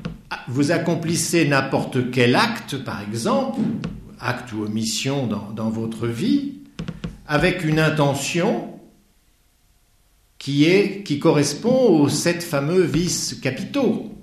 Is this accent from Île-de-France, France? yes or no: no; Normandy, France; je peux le dire parce que je suis normand, ils m'ont loupé en 1944 parce que je suis né sous leur bombe.